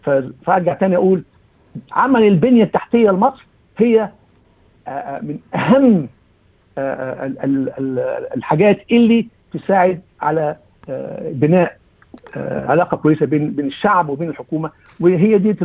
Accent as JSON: {"language": "Arabic", "country": "Egypt", "said": "احنا عندنا في مصر"}